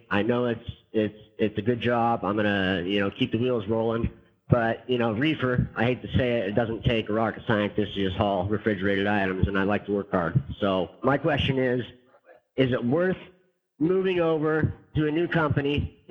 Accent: Coeur d'Alene, Idaho, United States; But I'm from Coeur d'Alene, Idaho.

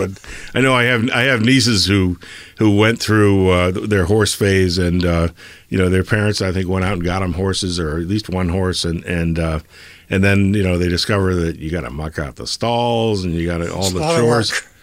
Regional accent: Boston, Massachusetts, United States; I grew up down in the Boston area, and this is back in the 70s

